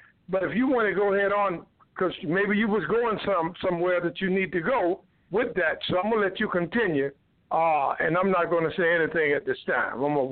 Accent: United States; I was raised up here in America speaking English and that's all I know

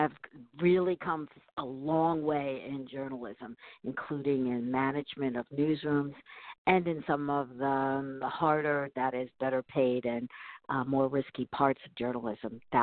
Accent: Albany, New York, United States; Yes, at the University at Albany. That's my hometown. And I was there for almost 10 years.

